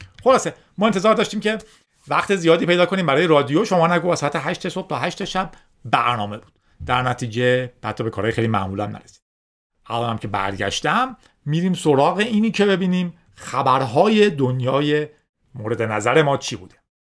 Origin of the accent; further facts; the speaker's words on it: Iran; معلومه که من به عنوان یک ایرانی خسته میگفتم خب من نمیتونم بیام